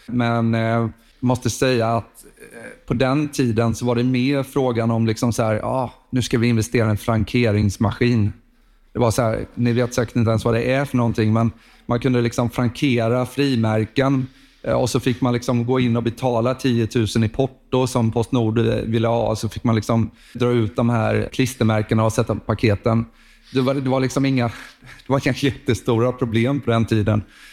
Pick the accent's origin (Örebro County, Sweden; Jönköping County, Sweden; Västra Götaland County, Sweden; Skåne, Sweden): Jönköping County, Sweden; Bankryd; moved away as an adult; Nej, men jag är stolt smålänning från början. Kommer från Jönköping. Från Bankryd faktiskt. Och flyttade till Stockholm för att plugga på juristlinjen.